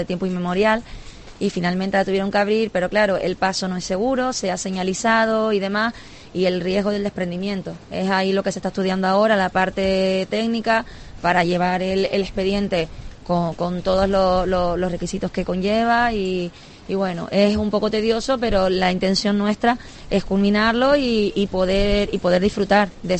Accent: Valle de Guerra, Canary Islands, Spain; Yo que soy de Valle de Guerra, pues mi lugar idílico de baño desde que soy chiquita pues es ese

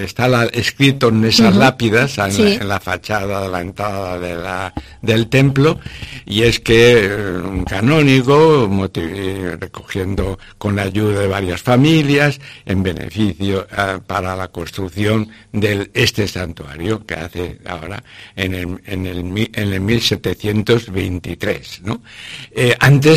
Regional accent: Valencian Community, Spain; Y aunque yo como valenciano tengo a la madre de San Parach

